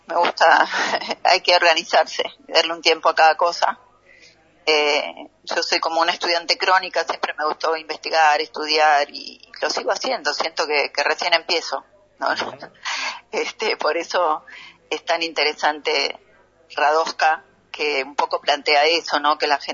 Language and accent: Spanish; Mendoza, Argentina; Yo soy mendocina y a mí me encanta el interior de nuestro país